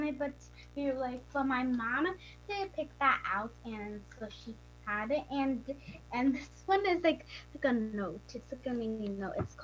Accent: Hudson, New York, United States; I'm 8 years old, and I'm also from Hudson.

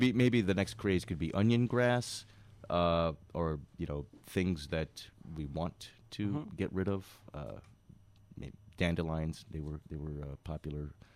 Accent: Long Island, New York, United States; I'm always interested in where food came from, and growing up on Long Island, I just assumed food came from the supermarket wrapped in plastic and styrofoam.

